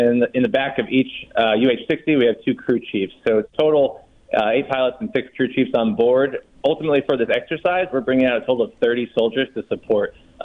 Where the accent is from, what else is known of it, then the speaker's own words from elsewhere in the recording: New Jersey, United States; So I grew up in New Jersey. Definitely, I've moved all around the country